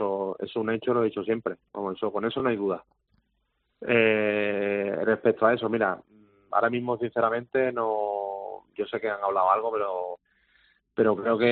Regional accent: Málaga, Andalusia, Spain; yo tenía ese sueño de jugar en el equipo de mi tierra, en el Málaga Club de Fútbol y lo he conseguido.

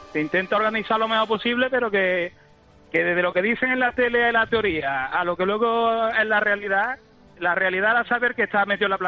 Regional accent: Córdoba, Andalusia, Spain; Yo trabajo en Córdoba, yo soy de aquí de Córdoba

